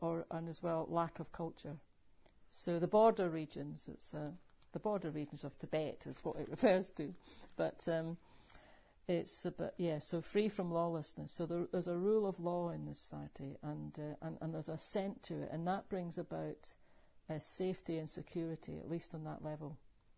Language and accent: English; Scotland, United Kingdom; born there; I wasn't born in the borders, I was born in Fife.